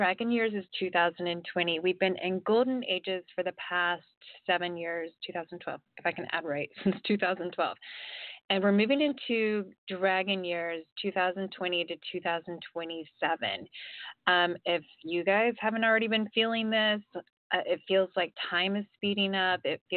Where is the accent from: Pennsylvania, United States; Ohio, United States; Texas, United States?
Ohio, United States; now in California, United States; I grew up in Ohio, I live in California now